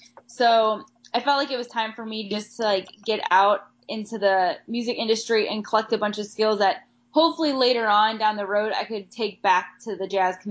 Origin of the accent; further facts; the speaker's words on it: Ohio, United States; now in Pittsburgh, United States; So in 2009, I ended up moving to Pittsburgh.